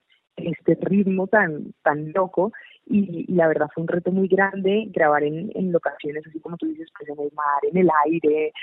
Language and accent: Spanish; Colombia; moved away as an adult; also born or lived in Cuba; yo soy cubana, como tú dijiste, pero me crié acá en Colombia, y me fui hace unos años ya a estudiar a España. Y pues yo ya llevaba 6 años en España